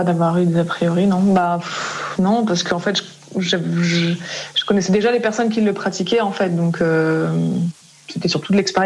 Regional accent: Brest, Brittany, France; Enfin, il y en avait une à Quimper, mais du coup, nous, on est de Brest, donc voilà, pas dans le coin.

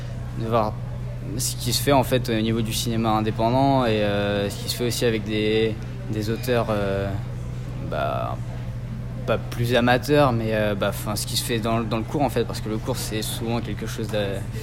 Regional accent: Brest, Brittany, France; Puis je suis brestois depuis... je suis né à Brest, quoi. Donc ouais, forcément, j'y suis attaché

